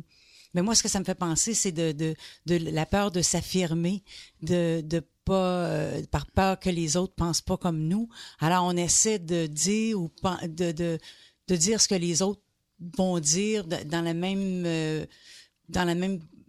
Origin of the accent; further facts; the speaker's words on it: Gatineau, Quebec, Canada; now in Montreal, Canada; Moi, je viens d'une petite ville de Gatineau, Hall, Gatineau. Et je me souviens, quand je suis arrivée à Montréal